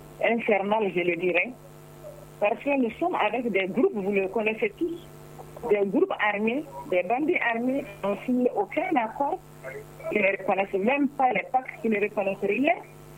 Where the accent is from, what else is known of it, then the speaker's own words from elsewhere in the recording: Mopti, Mali; Chez nous, en Mopti, c'est particulier